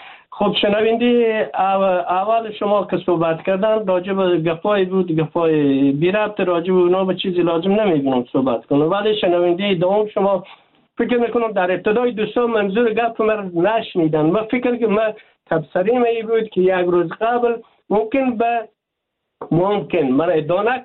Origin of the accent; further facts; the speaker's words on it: Afghanistan; ما افغان هستیم